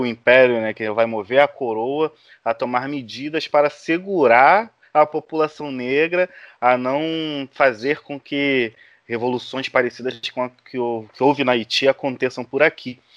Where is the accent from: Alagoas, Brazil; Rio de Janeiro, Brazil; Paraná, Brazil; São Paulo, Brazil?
Rio de Janeiro, Brazil; Eu sou do Rio de Janeiro, sou professor de história, sou cria de favela